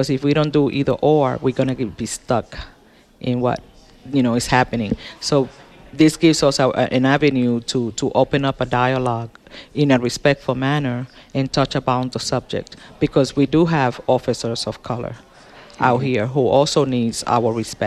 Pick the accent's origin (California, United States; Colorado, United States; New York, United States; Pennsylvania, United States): New York, United States; New York City; since I was raised in New York City